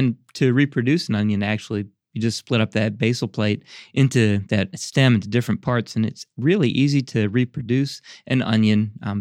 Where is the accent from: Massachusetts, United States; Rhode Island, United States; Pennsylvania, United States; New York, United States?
Pennsylvania, United States; Philadelphia; I'm from Philly originally, so onions in a cheesesteak.